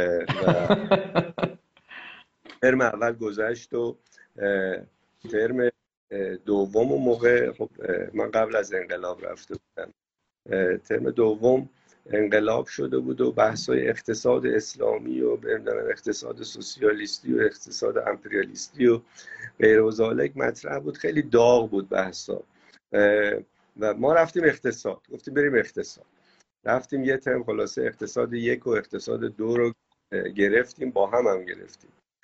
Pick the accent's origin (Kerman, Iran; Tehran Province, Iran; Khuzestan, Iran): Khuzestan, Iran; Abadan; also born or lived in United States; من بچه خب جنوبم، بچه آبادان هستم، خب دور و برم همش نفت و پتروشیمی و پالایشگاه و غیر و ذالک بود